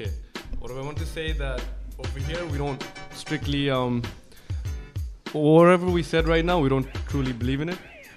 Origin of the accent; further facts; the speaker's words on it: Bangladesh; I'm from Bangladesh, and, you know, you can take me out of Bangladesh, but you can't take Bangladesh out of me.